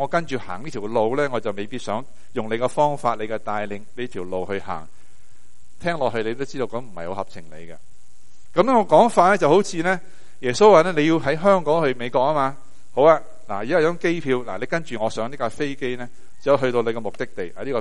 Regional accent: China; 我们中国人这个固有的文化全是一个美德来的。

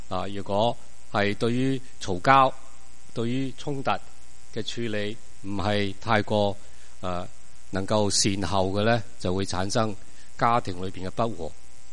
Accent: Hong Kong; 我哋都由香港嚟

